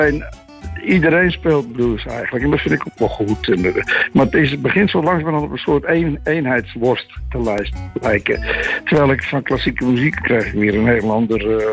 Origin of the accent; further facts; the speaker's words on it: Amsterdam, North Holland, Netherlands; Ik ben zo opgegroeid ook. Mijn vader was handelaar in allerlei dingen. Ik ben opgegroeid in het Waterloopplein.